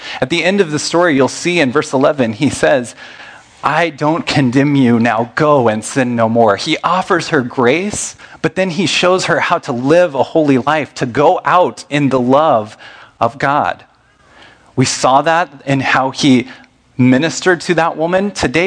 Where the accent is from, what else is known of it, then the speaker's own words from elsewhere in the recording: the South, United States; now in Iowa, United States; Here in Iowa, when we have our 6, 7, 8 months of winter, it's dark. I'm from the South. I'm still getting used to this, 12 years into it.